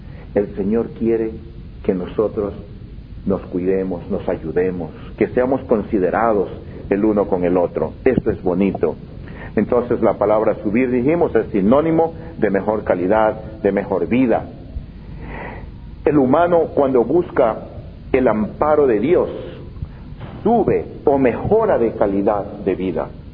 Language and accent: Spanish; Ecuador; Hay lugares en los campos, en mi país, por ejemplo, en Ecuador